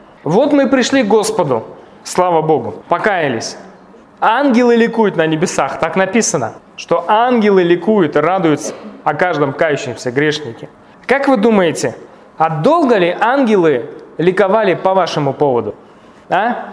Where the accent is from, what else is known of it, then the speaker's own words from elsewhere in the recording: Zarafshan, Navoiy Region, Uzbekistan; мы родились в Заравшане, выросли в пустыне, физкультура проходила в пустыне